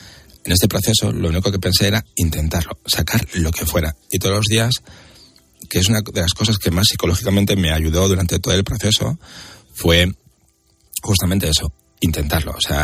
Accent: Spain; somos españoles

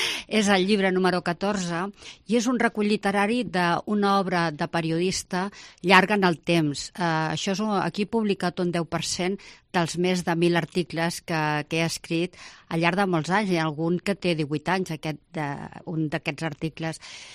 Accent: Barcelona, Catalonia, Spain; now in Torredembarra, Spain; Jo sóc de Barcelona, molts anys a Barcelona, però arriba un dia que dic vull fer arrels en un lloc que per dintre m'agradi, que m'agradi el paisatge, m'agradi la gent.

